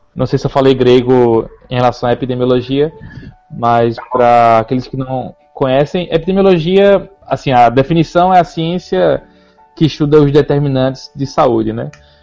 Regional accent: Caruaru, Pernambuco, Brazil; now in Recife, Brazil; sou de Caruaru, interior de Pernambuco. Tô morando em Recife desde o final de 2009.

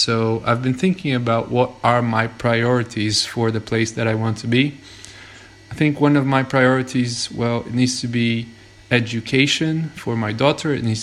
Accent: Recife, Pernambuco, Brazil; moved away as an adult; now in London, United Kingdom; I was born in Recife, Brazil, and I've lived there until I was 24 years old. And then after I finished my university degree, I came to London for work, and I've been here for 12 years.

